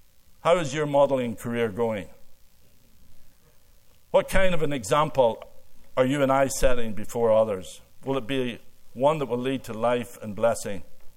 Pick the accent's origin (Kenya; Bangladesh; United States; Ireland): Ireland; now in Canada; I came from Ireland and married a fifth-generation Canadian.